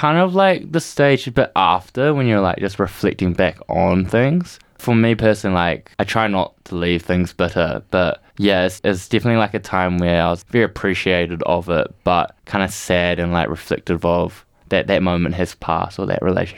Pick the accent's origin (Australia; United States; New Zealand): New Zealand; growing up in New Zealand, they like immigrated here